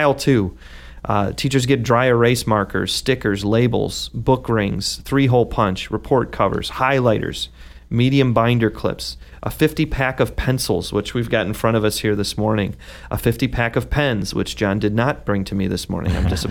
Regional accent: Cleveland, Ohio, United States; now in Buffalo, United States; because I'm from Cleveland, which got the award for being the poorest city in America that year.

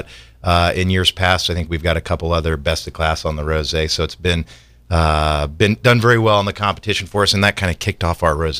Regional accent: Kokomo, Indiana, United States; So the name of my hometown, Kokomo, Indiana, born and raised there.

